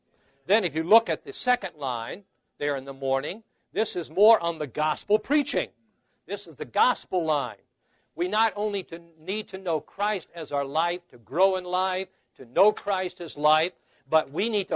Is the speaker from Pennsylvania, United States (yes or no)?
no; Gary, Indiana, United States; I was born and raised in Gary, Indiana, which is a little north of here. I grew up about a mile from Lake Michigan.